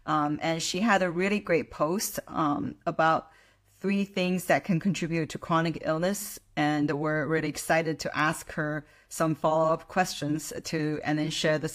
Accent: Torrance, California, United States; So I grew up in Torrance. I went to Torrance High and El Camino.

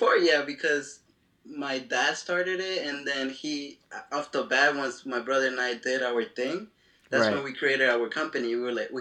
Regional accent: Quito, Pichincha, Ecuador; now in Newark, United States; I'm from Newark. Well, nationality, Ecuadorian, bro.

